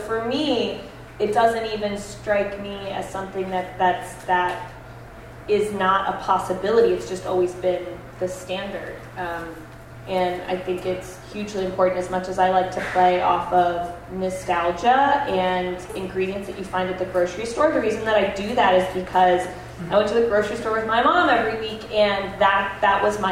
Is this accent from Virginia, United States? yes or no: yes; Virginia, United States; now in New York, United States; I grew up in Virginia, so definitely our grocery stores did not have those kind of ingredients